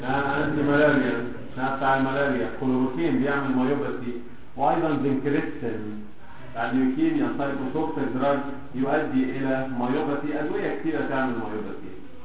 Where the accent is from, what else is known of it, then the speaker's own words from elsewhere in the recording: Egypt; احنا للاسف يعني كمصريين عندنا مشكله في ايه؟